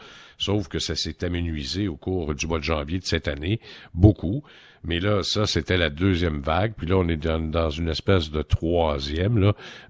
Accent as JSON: {"language": "French", "region": "Quebec", "country": "Canada", "said": "grâce à la vaccination qui va très bon train chez nous au Québec comparativement aux autres provinces."}